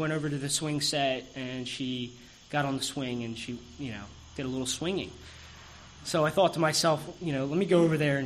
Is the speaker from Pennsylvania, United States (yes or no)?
yes; Drexel Hill, Pennsylvania, United States; now in Upper Darby, United States; I was born and raised in Drexel Hill. I presently reside in Upper Darby